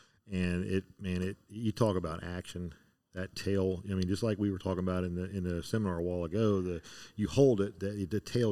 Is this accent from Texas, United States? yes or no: no; Orlando, Florida, United States; Well, the thing is I was born and raised in Florida.